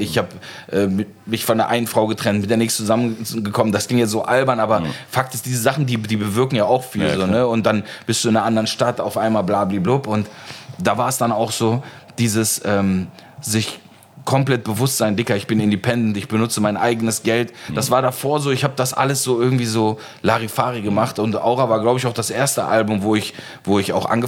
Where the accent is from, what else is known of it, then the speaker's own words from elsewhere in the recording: Turkey; also born or lived in Aachen, Germany; ich in der Türkei aufgewachsen bin und in Aachen